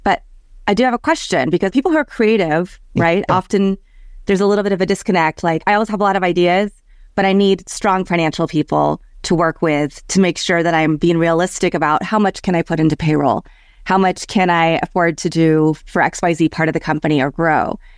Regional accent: Kansas, United States; I grew up in Kansas. My mom was a school social worker. My dad was a college professor, but at a community college.

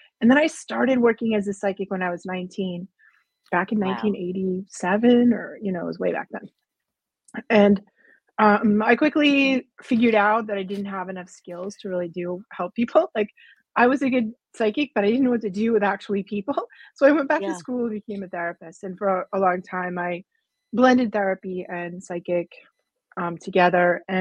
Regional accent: Massachusetts, United States; So I was born in the 60s. I grew up outside Boston in the 60s, 70s, and 80s.

